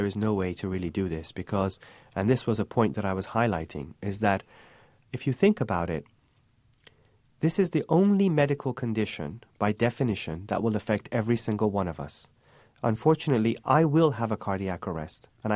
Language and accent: English; England, United Kingdom; but I'm originally from England, so I do watch this.